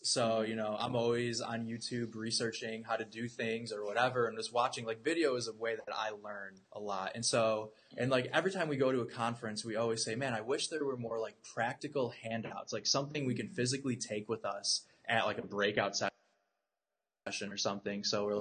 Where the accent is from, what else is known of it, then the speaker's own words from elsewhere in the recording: Buffalo, New York, United States; And so we're from Buffalo, and we're like, yeah, let's go to this game.